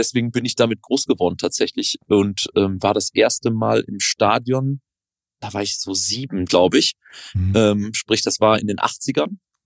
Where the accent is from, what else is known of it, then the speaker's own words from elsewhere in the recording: Düsseldorf, North Rhine-Westphalia, Germany; ich bin gebürtiger Düsseldorfer und ich bin damit groß geworden, dass man Fortuna-Fan ist.